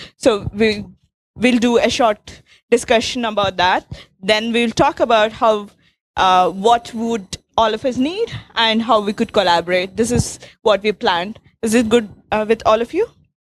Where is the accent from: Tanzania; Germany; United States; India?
India; I'm from India.